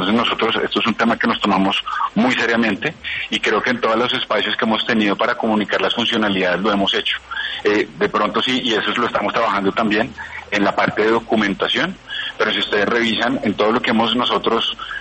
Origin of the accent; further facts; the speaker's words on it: Colombia; como colombianos